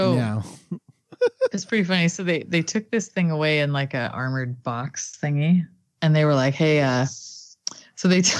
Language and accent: English; Fresno, California, United States; I was like, I'm from Tower District, okay?